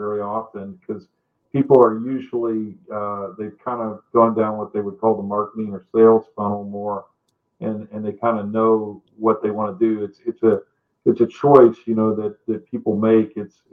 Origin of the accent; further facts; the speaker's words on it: Houston, Texas, United States; No, I'm originally from Texas. I grew up in Houston, Texas.